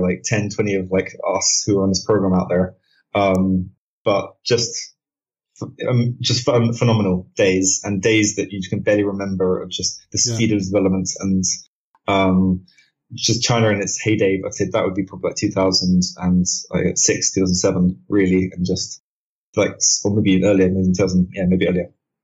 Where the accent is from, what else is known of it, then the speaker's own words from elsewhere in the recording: London, United Kingdom; I'm from London, actually.